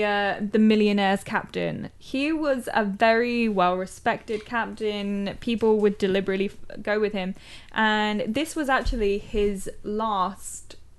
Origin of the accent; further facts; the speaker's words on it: Ireland; I'm Irish.